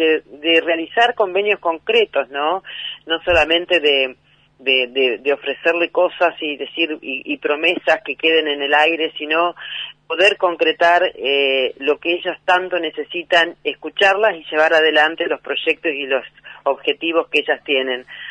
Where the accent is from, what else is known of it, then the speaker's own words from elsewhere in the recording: Helvecia, Santa Fe, Argentina; Yo soy del pueblo, nací en Helvecia y pasé las vicisitudes de una localidad donde tiempo atrás, ¿no?, no tenía las posibilidades que hoy tiene